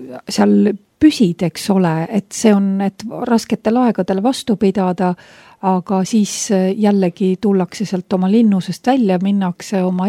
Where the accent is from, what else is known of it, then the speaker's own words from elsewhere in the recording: Viljandi, Viljandi County, Estonia; Mina olen Viljandist pärit ja mina olen tõesti väga palju käinud lossimägedes